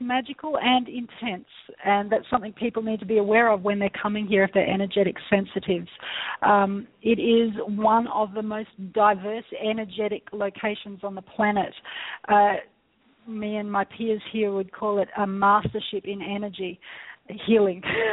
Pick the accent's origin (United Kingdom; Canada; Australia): Australia; I am Australian, by the way, if you haven't gathered by my accent.